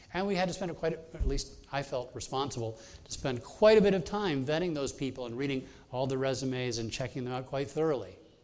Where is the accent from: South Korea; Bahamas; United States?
Bahamas; I grew up in the Bahamas.